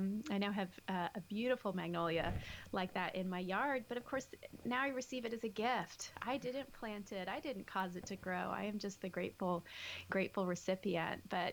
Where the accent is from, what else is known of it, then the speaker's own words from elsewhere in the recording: the South, United States; I grew up too in the South, and so I had only ever seen the Southern magnolias